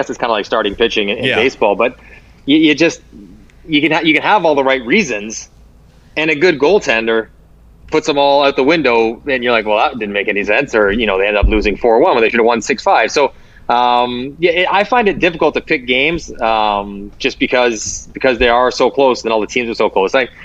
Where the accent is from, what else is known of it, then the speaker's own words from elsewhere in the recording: Toronto, Ontario, Canada; I played for Toronto, and I played for Montreal, and I'm from Toronto.